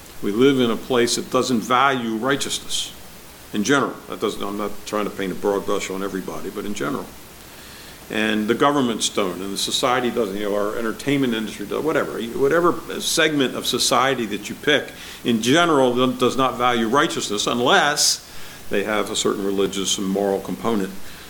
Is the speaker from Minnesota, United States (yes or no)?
no; Baltimore, Maryland, United States; But when I grew up in the Baltimore area, we had one of the stations, and I guess it's probably true in any large market, they call their news action news.